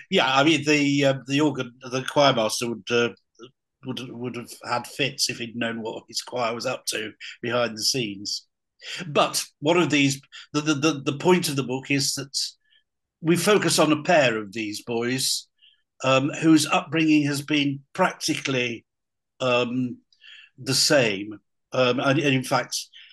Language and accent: English; Blackburn, North West England, United Kingdom; This is Blackburn in Lancashire, which was my hometown.